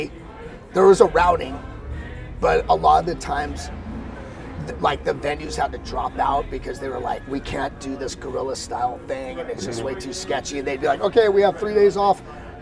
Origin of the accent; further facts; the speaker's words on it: Venice, California, United States; like, I grew up in Venice, and the whole … connection.